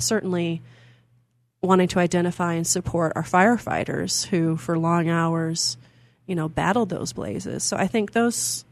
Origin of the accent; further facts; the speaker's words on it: Iowa, United States; I was born and raised in Iowa. So I'm curious to see if I recognize any of the towns or, you know, if it represents my culture well.